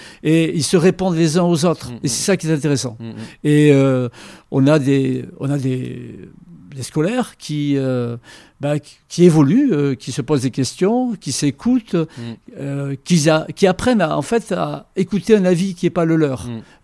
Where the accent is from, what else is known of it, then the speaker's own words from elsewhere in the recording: Saint-Jean-de-Luz, Nouvelle-Aquitaine, France; born there; moved away as an adult; Jusqu'au Pays Basque où je suis né. Mm-hmm. Je suis né à Saint-Jean-de-Luz. Et ensuite, j'ai quitté Saint-Jean-de-Luz